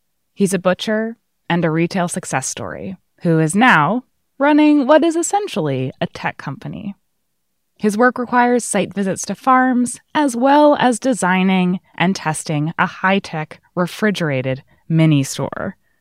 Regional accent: New York, United States; I grew up in the Hudson Valley

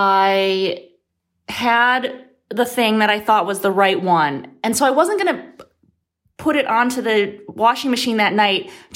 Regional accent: Midwest, United States; I grew up in the Midwest

